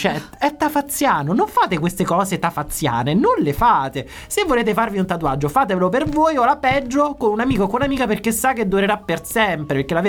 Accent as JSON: {"language": "Italian", "town": "Viterbo", "region": "Lazio", "country": "Italy", "said": "come si dice a Viterbo dalle mie parti"}